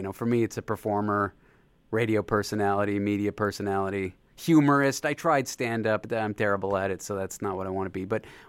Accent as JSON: {"language": "English", "country": "Canada", "lives_now": "New York, United States", "said": "I'm from Canada."}